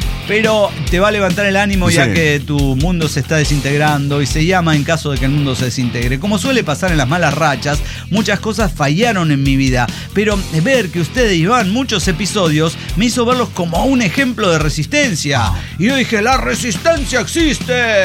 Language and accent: Spanish; Hidalgo, Mexico; born there; now in Mexico City, Mexico; en Ciudad de México, nací en Hidalgo